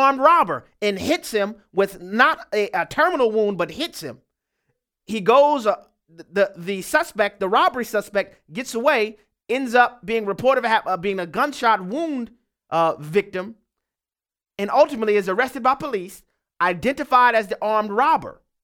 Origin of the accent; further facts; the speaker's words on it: Louisiana, United States; We'll go next to my home state of Louisiana, where Clyde is on the line.